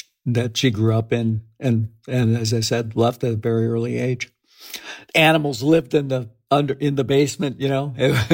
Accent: Chicago, Illinois, United States; great to be talking to someone from Chicago. I was just back there, actually. Yeah, I grew up, my father was a blue-collar worker.

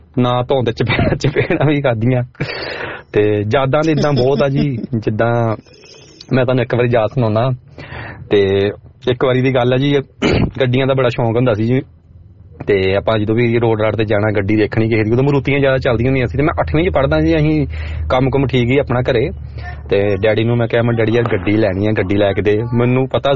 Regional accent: Gurdaspur, Punjab, India; ਮੈਂ ਗੁਰਦਾਸਪੁਰ ਤੋਂ ਜੀ ਵੈਸੇ

